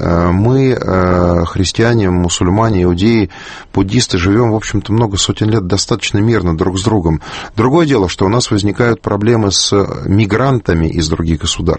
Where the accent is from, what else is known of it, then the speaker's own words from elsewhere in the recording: Moscow, Russia; Я тоже коренной москвич. Мне 44 года. Я родился в Филатовской больнице на Большой Садовой.